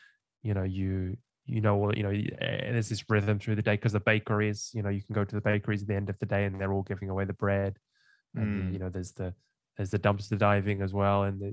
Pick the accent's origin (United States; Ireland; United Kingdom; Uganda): United Kingdom; because I'm British and I need a tea every time